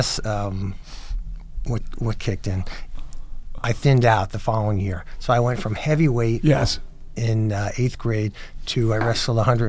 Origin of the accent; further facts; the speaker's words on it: Pompton Plains, New Jersey, United States; Look, I grew up in Pompton Plains, Pequannock. I went to Pequannock High School.